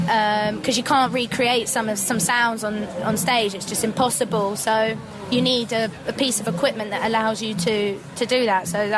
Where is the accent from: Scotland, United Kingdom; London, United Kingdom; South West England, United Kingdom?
London, United Kingdom; I'm a Londoner. I'm a London girl.